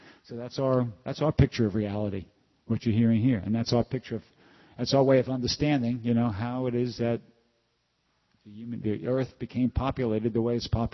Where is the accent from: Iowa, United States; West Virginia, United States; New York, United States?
New York, United States; I'm from New York, like you.